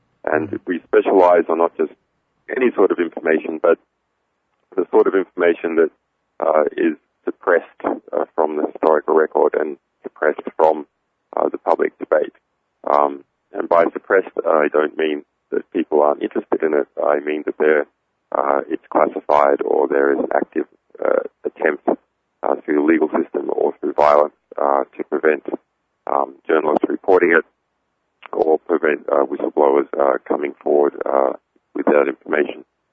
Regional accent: Magnetic Island, Queensland, Australia; born there; So, I'm an Australian. I was born on a little island called Magnetic Island in the Pacific. I've been an activist for a long time since I was a teenager in Australia.

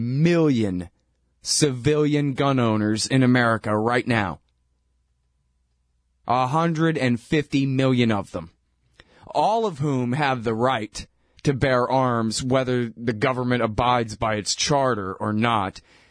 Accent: Austin, Texas, United States; I'm from Austin, Texas, where patchouli stinking, tie-dye wearing, flip-flops and sandals and a joint hanging out of their mouth, hippies with hairs down to their ass, are armed with rifles

